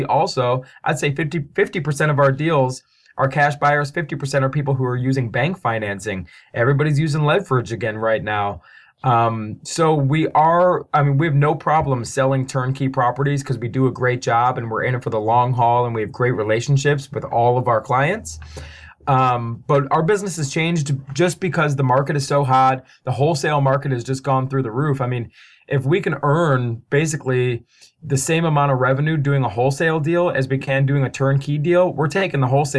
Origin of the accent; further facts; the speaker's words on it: Cleveland, Ohio, United States; I'm allowed to say this because I'm born and raised in Cleveland. I'm a diehard Browns fan.